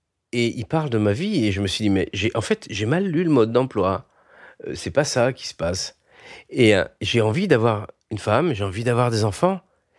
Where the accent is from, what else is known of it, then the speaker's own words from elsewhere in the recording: Corsica, France; comme je suis corse